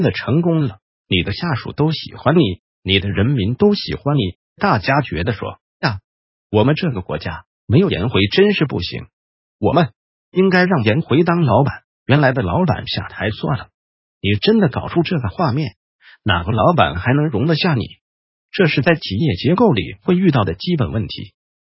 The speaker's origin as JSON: {"language": "Chinese", "country": "Taiwan", "said": "这种情况我们台湾人教授你表达了"}